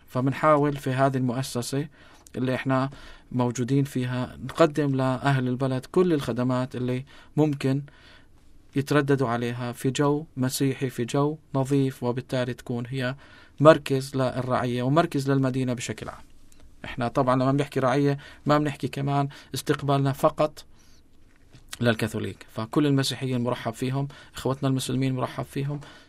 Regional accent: Palestine; ضمن فلسطيني كوننا فلسطينيين في هذه الديار

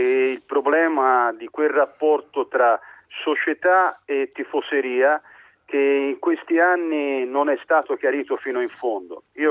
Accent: L'Aquila, Abruzzo, Italy; e poi come aquilano

